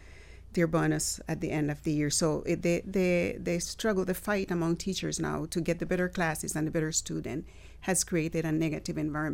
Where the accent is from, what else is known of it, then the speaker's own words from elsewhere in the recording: Nicaragua; I'm from Nicaragua. And there you, students that have disabilities don't come to school.